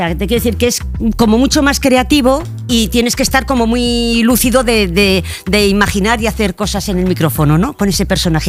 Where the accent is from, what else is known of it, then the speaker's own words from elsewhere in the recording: Pamplona, Navarre, Spain; now in Madrid, Spain; Yo soy de Pamplona y adoptiva de Madrid, ¿vale?